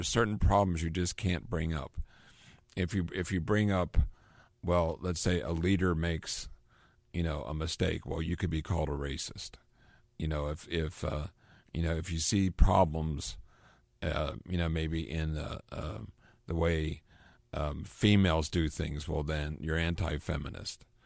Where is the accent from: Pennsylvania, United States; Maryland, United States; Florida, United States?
Pennsylvania, United States; accent: Western Pennsylvania; even though I've lost a lot of my Western Pennsylvania accent, you know, there for a while, I had a very heavy Pennsylvania accent